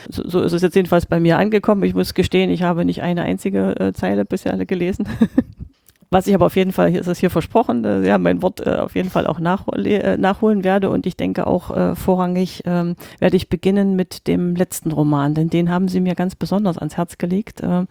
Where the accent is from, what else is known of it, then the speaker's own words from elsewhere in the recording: Halle, Saxony-Anhalt, Germany; meiner Heimatstadt Halle